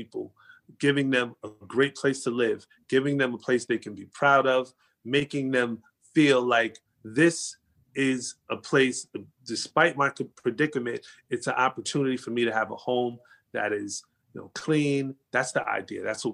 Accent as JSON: {"language": "English", "region": "New Jersey", "country": "United States", "tie": "born or raised there", "said": "But I was born in New Jersey. So I left Georgia and came back to New Jersey, and, you know, it's my hometown."}